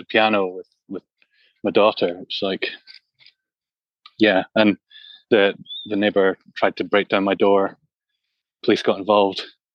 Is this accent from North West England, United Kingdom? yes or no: no; Glasgow, Scotland, United Kingdom; I'm from Glasgow, kind of grew up playing around Glasgow. I'm a drummer.